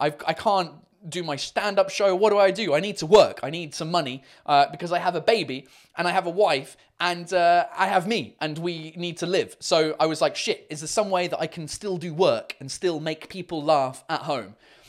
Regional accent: England, United Kingdom; I might add English subtitles because I can do that because I'm English.

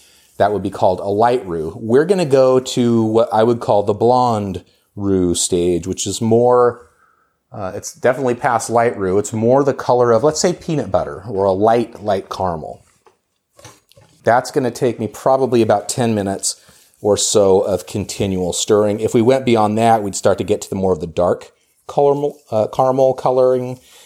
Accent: Oregon, United States; I don't even know where else I would have had a shrimp etouffee growing up in Oregon.

